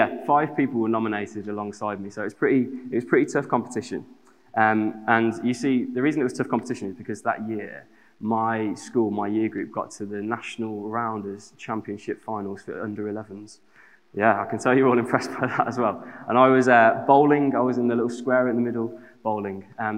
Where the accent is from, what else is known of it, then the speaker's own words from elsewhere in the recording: Aldridge, West Midlands, United Kingdom; I grew up in the West Midlands. I grew up in a small town of about 25,000 people called Aldridge.